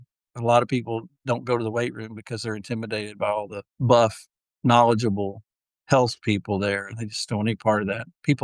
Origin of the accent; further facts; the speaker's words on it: Texas, United States; I've been a pastor a little over 33 years, and I grew up in Texas, and they sent me back to Texas